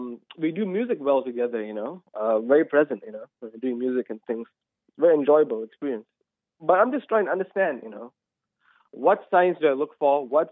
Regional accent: Malaysia; moved away as an adult; now in New York, United States; I'm originally from Malaysia.

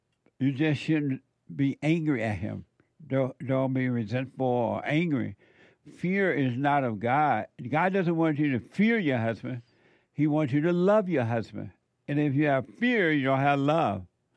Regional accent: Alabama, United States; I grew up in Alabama with a girl.

